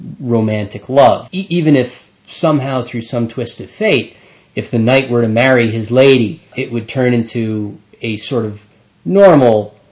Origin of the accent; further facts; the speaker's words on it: United States; That, to me, as an American, of course, or maybe just as myself, this seems horrendously unhealthy.